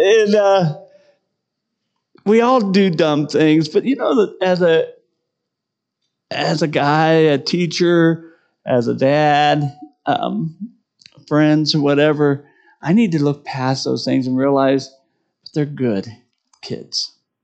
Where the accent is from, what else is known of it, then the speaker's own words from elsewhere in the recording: Sidney, Nebraska, United States; And I grew up in Sydney, Nebraska, and I never thought Sydney was very pretty.